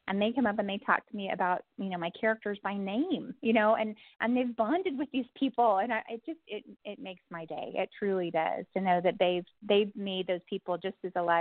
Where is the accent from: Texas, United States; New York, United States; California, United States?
Texas, United States; And, you know, again, we grew up in Texas. I have a huge Texan family, and my husband has a huge Texan family who also worked the land.